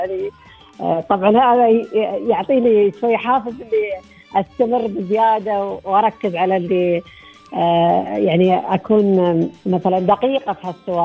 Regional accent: United Arab Emirates; accent: Emirati; لهجتنا الاماراتيه.

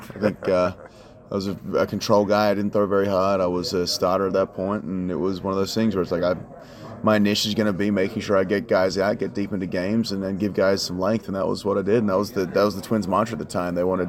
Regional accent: Australia; now in Chicago, United States; Yeah, so I'm originally from Australia.

